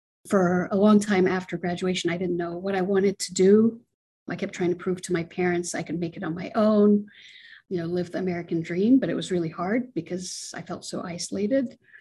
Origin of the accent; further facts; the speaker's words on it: Jordan; moved away as an adult; now in United States; I came to the United States when I was 18. I was born and raised in Jordan, came to college, and my senior year, I applied for asylum. I'm gay.